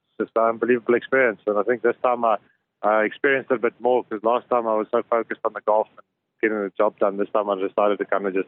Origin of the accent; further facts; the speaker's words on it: Pretoria, Gauteng, South Africa; obviously growing up in Pretoria, not the other cities